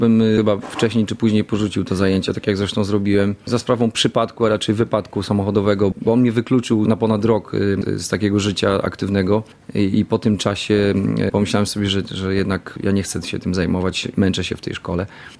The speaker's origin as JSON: {"language": "Polish", "town": "Raczki", "region": "Podlaskie Voivodeship", "country": "Poland", "tie": "born or raised there", "also_born_or_lived": "Suwałki", "said": "bo ja się urodziłem w Suwałkach. 20 lat prawie spędziłem w Raczkach, to jest tam 16 kilometrów stąd, ale w Suwałkach kończyłem średnią szkołę"}